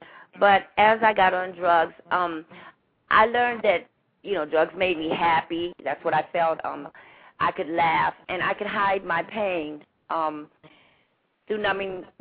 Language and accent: English; Grand Rapids, Michigan, United States; also born or lived in Detroit; From there, I guess we moved from Detroit, where I was born, to Grand Rapids, and I call Grand Rapids Freedom Town.